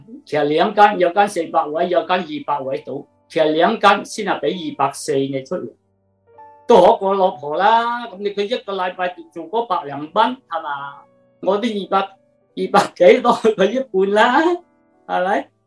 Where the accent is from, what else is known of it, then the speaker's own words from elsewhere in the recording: China; 我哋中國人都話齋啦